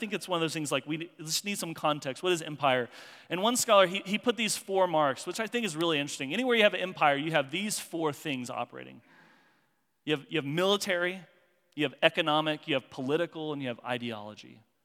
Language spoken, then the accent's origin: English; Kansas, United States; So I grew up mainly in rural southwestern Kansas, right? I mean, we could see the grain elevators in town from 20 miles away.